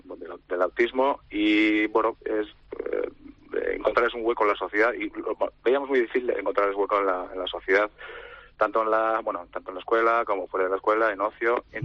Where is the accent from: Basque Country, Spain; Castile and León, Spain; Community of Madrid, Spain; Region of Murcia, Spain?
Basque Country, Spain; Azkoitia; somos de aquí de Azcoitia.